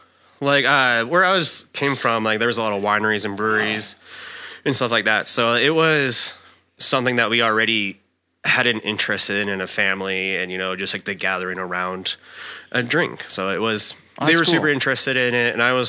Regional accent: Mayville, Wisconsin, United States; also born or lived in West Bend, Wisconsin; So I was born in West Bend, Wisconsin, lived in Mayville there for about 7 years.

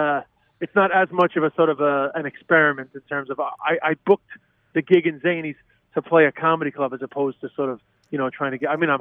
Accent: Queens, New York, United States; accent: New York; Sometimes I listen to myself and I'm like, oh my God, I'm an ignorant guy from Queens.

